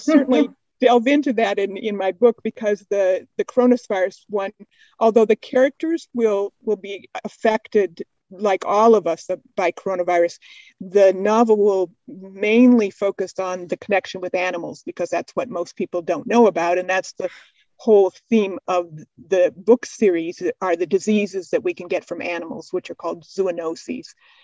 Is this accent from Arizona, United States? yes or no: yes; Tucson, Arizona, United States; I grew up in Tucson, so it makes me so homesick to see all the photos.